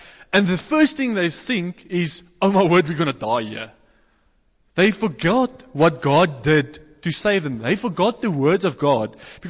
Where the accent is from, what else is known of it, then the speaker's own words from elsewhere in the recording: Boksburg, Gauteng, South Africa; I came from Johannesburg, but I come from the eastern side of Johannesburg, you know, Boksburg.